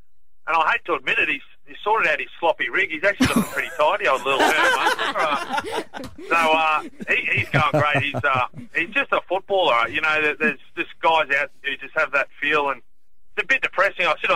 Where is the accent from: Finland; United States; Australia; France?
Australia; Sydney, New South Wales; born there; I was born in Sydney.